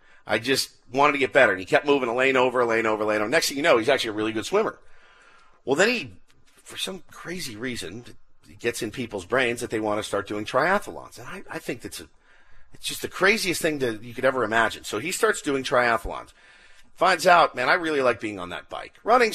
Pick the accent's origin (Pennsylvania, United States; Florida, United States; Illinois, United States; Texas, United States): Texas, United States; Now, I'm from the Dallas-Fort Worth area where Lance grew up, Plano, Texas.